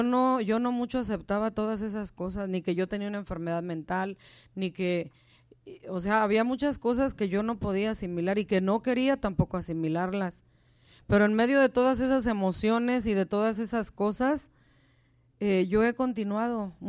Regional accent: Mexico; moved away; Esto no es como yo pensaba cuando yo me vine de México.

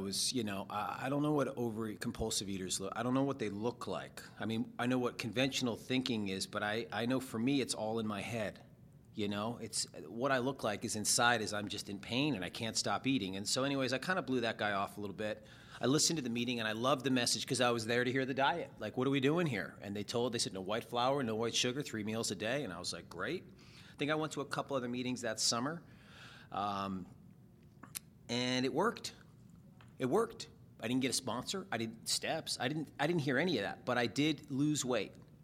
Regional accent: Massachusetts, United States; I grew up back in Boston, in New England. I grew up in just a normal suburban town

